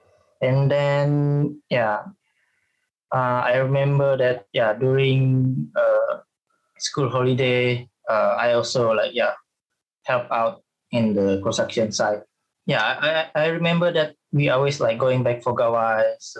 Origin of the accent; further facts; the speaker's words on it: Dalat, Sarawak, Malaysia; So I grew up in Dalat Town, Sarawak, which is center of Sarawak. So yeah, in the middle of Sarawak.